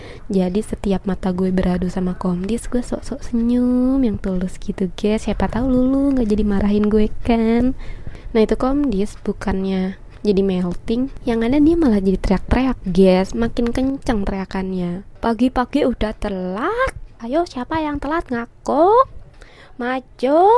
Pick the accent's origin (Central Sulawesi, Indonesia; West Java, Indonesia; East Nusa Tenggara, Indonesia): West Java, Indonesia; Bekasi; moved away as an adult; also born or lived in Purwokerto; gue anak SMA yang tercatat sebagai warga Bekasi keterima masuk perguruan tinggi di Purwokerto, Jawa Tengah.